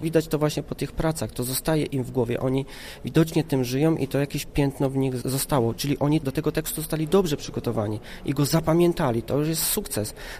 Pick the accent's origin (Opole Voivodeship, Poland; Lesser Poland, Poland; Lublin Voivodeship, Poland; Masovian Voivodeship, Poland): Opole Voivodeship, Poland; Ja akurat pochodzę z województwa opolskiego